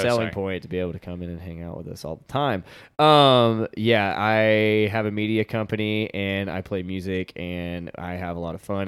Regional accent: Jacksonville, Florida, United States; I'm also from Jacksonville, Florida. Shocking. From Jacksonville, Florida.

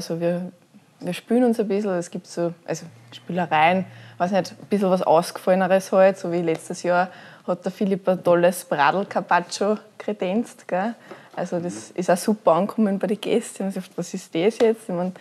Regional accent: St. Georgen am Ybbsfelde, Lower Austria, Austria; Aus St. Georgen am Ibsfelde, Bezirk am Stetten.

